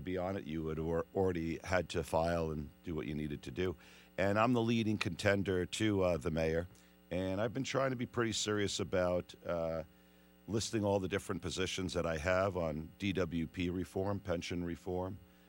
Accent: Queens, New York, United States; It worked for a guy, another guy from Queens like him. And I'm from Queens originally.

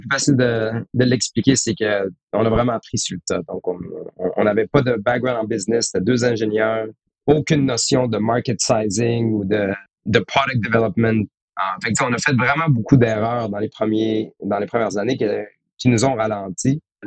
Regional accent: Quebec City, Quebec, Canada; also born or lived in Toronto; les deux, on vient de Québec, à la ville de Québec. Moi, j'ai été à Toronto pour faire un master en microelectromechanical sensors.

